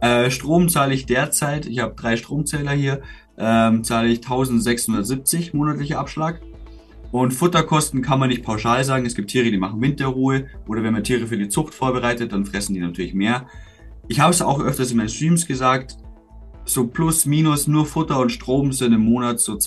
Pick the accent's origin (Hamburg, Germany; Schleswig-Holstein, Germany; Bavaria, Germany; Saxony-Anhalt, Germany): Bavaria, Germany; Ich komme ursprünglich aus Bayern, da ist es verboten.